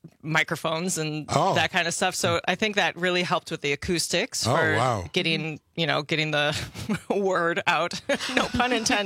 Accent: Middleton, Wisconsin, United States; Well, I grew up in Middleton in the Madison area, and I feel like I've worked at every music venue in town.

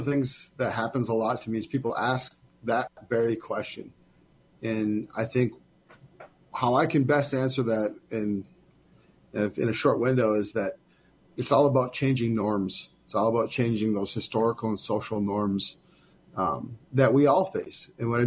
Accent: Cass Lake, Minnesota, United States; I grew up born and raised on Leech Lake in a town called Cass Lake. Some of you might know it's about 4 hours north of the metro area.

